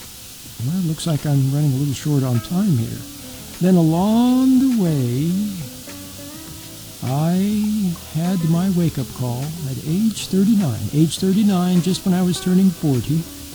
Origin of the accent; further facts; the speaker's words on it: Utah, United States; also born or lived in Wyoming; I grew up in Utah. That's right, I was born in Wyoming, grew up in Utah. Went to San Francisco to go to school, to go to college.